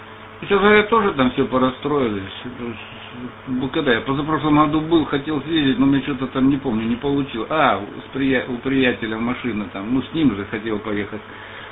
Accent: Grozny, Chechnya, Russia; Я часто через Беслан на Грозный летал, я из Грозненского

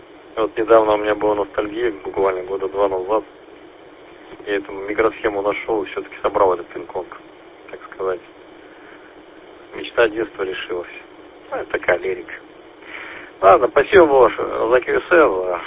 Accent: Kazakhstan; moved away; Да, я тут сам родом с Казахстана. Приехал в 2020 году, 5 лет как тут здесь живу. Ну, ПМЖ с переездом

